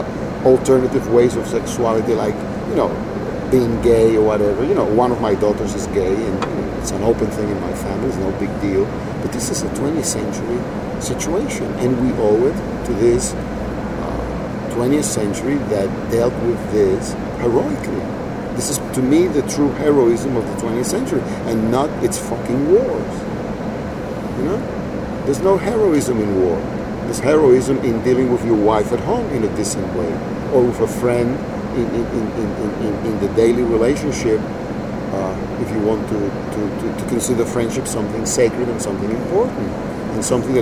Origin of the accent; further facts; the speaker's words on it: Cuba; I come from Cuba having read the French symbolists in lousy, third-rate translations.